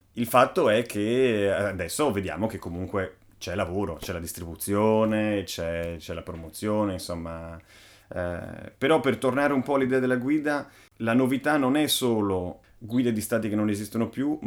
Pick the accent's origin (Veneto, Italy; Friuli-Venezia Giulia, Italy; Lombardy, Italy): Friuli-Venezia Giulia, Italy; Ad esempio io sono friulano, in Friuli la narrativa tradizionale è che sti Veneti erano dei colonizzatori che ci hanno rubato tutto.